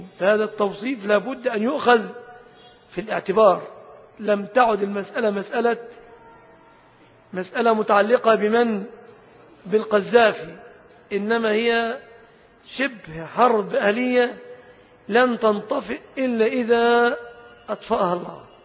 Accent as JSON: {"language": "Arabic", "country": "Egypt", "said": "حتى فيما يخصنا كمصريين، كأهل مصر"}